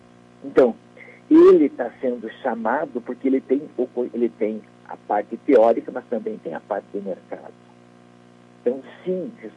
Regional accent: Palmeira, Rio Grande do Sul, Brazil; now in Passo Fundo, Brazil; Eu sou natural de Palmeira, Rudimar. Eu não tinha espaço em Palmeira. Eu vim embora para Passo Fundo.

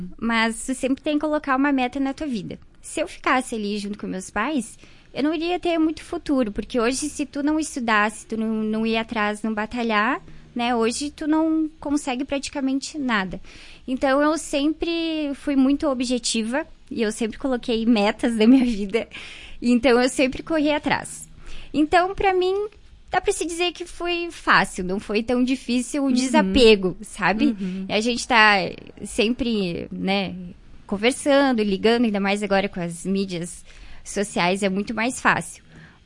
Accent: Marau, Rio Grande do Sul, Brazil; eu sou nascida e criada aqui em Marau, propriamente no interior, na roça mesmo. Eu nasci na comunidade do Rincão da Roça e me criei lá, estudei sempre no interior, depois vim para a cidade para estudar

